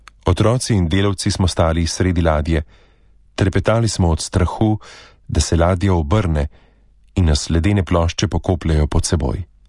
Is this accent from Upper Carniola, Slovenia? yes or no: no; Kapla, Drava, Slovenia; born there; 5 let pred drugo svetovno vojno sem se rodila na Kapli, kot 5. otrok očetu Mizarju in materi Šivilji.